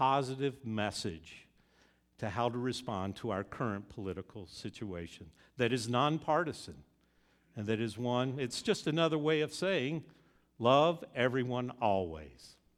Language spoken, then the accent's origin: English; North Carolina, United States; I grew up in North Carolina, and the first home I lived in was next door to the chaplain of the North Carolina chapter of the Ku Klux Klan.